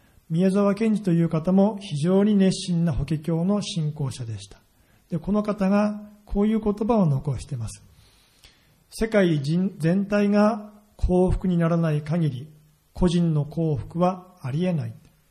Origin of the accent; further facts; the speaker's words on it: Ibaraki, Japan; 私と同じ茨城の出身でして